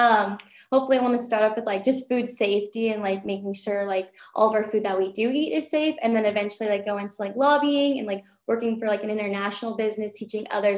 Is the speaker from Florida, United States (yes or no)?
no; Lakeside, California, United States; I'm from Eastern San Diego in a town called Lakeside